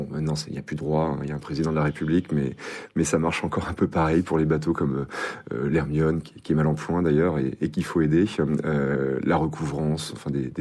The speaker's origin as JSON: {"language": "French", "town": "Rennes", "region": "Brittany", "country": "France", "tie": "born there", "said": "de zones comme Rennes où je suis né"}